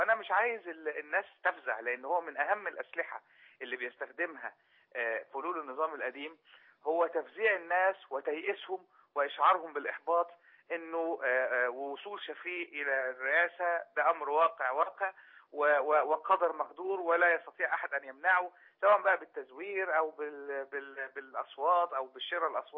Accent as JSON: {"language": "Arabic", "country": "Egypt", "said": "إحنا كمصريين وثوار"}